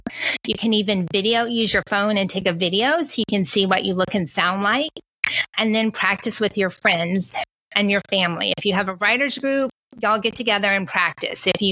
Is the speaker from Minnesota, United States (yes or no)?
no; Texas, United States; I mean, I would never say that. I'm from Texas, but let's just pretend.